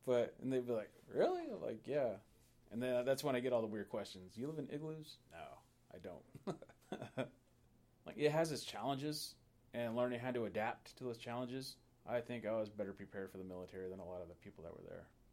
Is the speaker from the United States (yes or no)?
yes; Juneau, Alaska, United States; I'm from Juneau, Alaska.